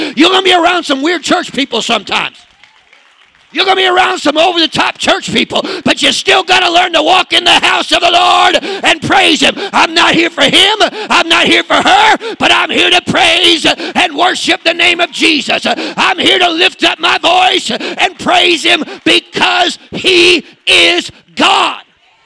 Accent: St. Louis, Missouri, United States; I'm from St. Louis, baby. I ain't scared of you because you formed a gang. I was raised around gang members.

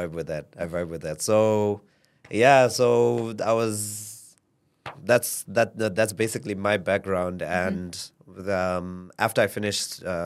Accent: Zimbabwe; born there; also born or lived in South Africa; My mom's side is from Mozambique. My dad's side is from Mozambique. Mm-hmm. They met in Zimbabwe. I was born in Zimbabwe, so I identify as a Zimbabwean.

